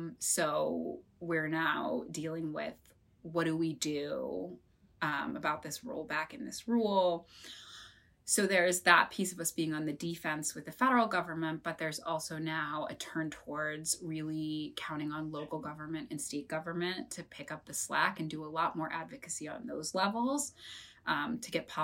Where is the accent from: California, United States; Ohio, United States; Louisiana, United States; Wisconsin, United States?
Ohio, United States; Cleveland; I'm from Cleveland originally, and Cleveland was one of the city's hardest hit by the foreclosure crisis